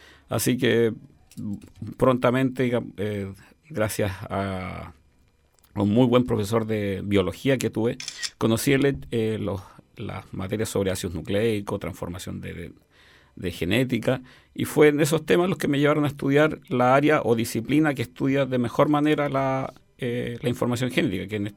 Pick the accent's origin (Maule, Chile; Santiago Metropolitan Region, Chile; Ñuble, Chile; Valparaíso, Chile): Santiago Metropolitan Region, Chile; San Bernardo; No, técnicamente nací en San Bernardo, estudié hasta los 18 años toda mi enseñanza básica media en San Bernardo